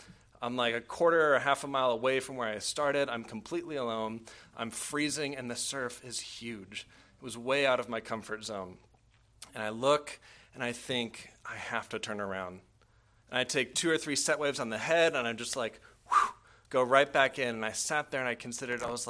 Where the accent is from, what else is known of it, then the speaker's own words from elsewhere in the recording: San Diego, California, United States; Now, some of you might know I grew up in San Diego, and throughout the time of my youth, as is the case for many who grew up in that part of the world, kids who grow up near the beach typically will take an interest in surfing.